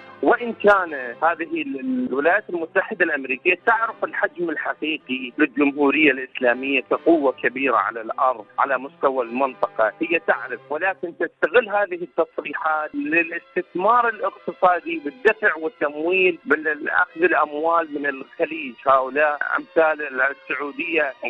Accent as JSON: {"language": "Arabic", "country": "Iraq", "said": "من العراق."}